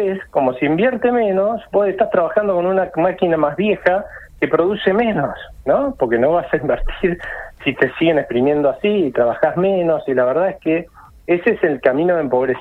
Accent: Argentina; los que pagan los costos a la larga somos todos los argentinos con más empobrecimiento

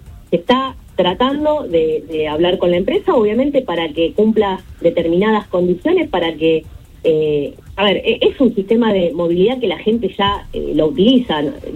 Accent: Rosario, Santa Fe, Argentina; Nosotros somos rosarinos, nosotros sabemos qué tenemos que hacer

